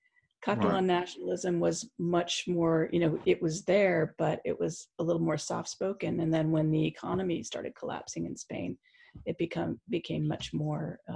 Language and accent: English; California, United States; So I see myself, even though I live in Oklahoma, I see myself fundamentally as a Californian.